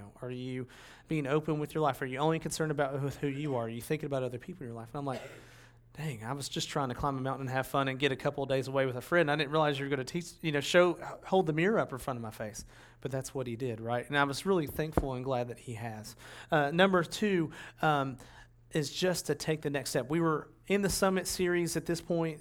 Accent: Tennessee, United States; I'm from Tennessee, so I'm going to say Southern very pointedly.

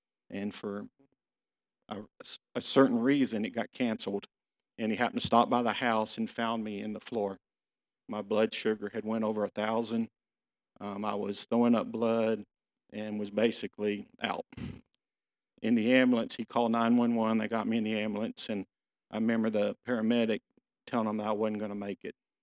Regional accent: Arlington, Texas, United States; born there; I was born here in Arlington in a great family. We didn't have a lot of money, but we had an incredible family, great brothers, mom and dad.

